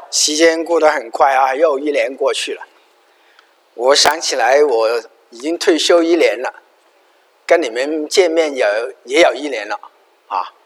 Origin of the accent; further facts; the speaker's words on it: Hong Kong; now in United States; 我们从香港来的人觉得香港更乱